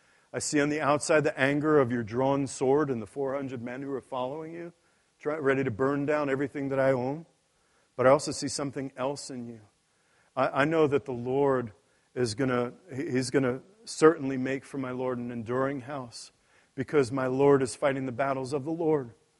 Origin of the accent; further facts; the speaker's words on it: Queens, New York, United States; I'm in the hood now. I grew up in Queens in the hood.